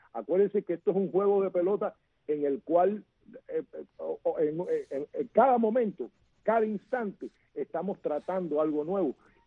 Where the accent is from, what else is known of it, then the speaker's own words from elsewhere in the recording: Antilla, Holguín, Cuba; yo soy de Antilla.